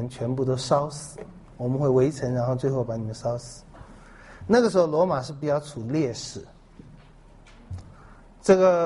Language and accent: Chinese; China; 这跟我们中国人讲面子有点像，但是不一样